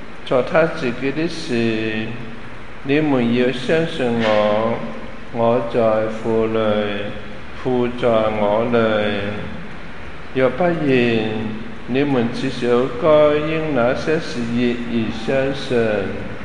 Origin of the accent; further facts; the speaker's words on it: China; 所以呢我们中国人分得很清楚的